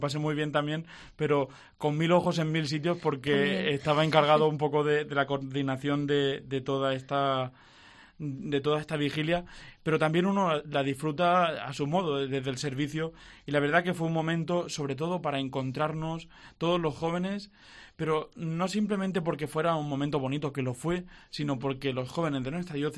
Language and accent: Spanish; Villena, Valencian Community, Spain; Yo siempre lo he dicho, soy de Villena